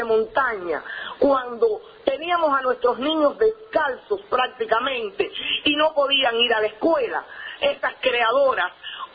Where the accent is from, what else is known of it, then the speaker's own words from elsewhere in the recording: Cuba; Siento que de ustedes me llega y de a ustedes les doy esta fortaleza como creadora cubana.